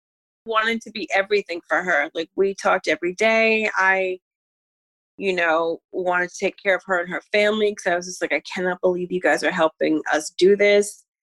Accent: New Jersey, United States; I don't know if I ever had words. I'm from Jersey. LOL. Shout out.

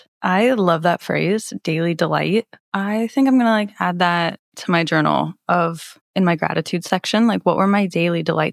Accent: Nebraska, United States; Like, I'm from Nebraska.

